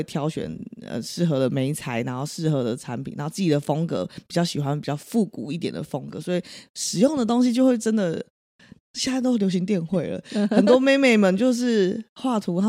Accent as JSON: {"language": "Chinese", "town": "Fuli", "region": "Hualien County", "country": "Taiwan", "tie": "born or raised there", "said": "去年的时候回花莲探亲，那我老家其实是富里"}